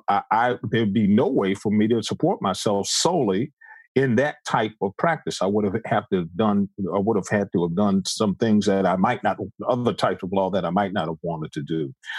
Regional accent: Cleveland, Ohio, United States; I left the group, to go back to my hometown of Cleveland, Ohio, to work in the steel mills for about 6 months

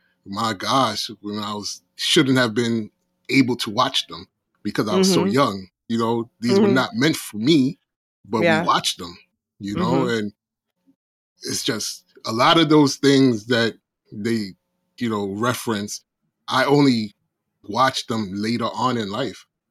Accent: Brooklyn, New York, United States; And I'm like, nope, I'm from Brooklyn. We don't do that.

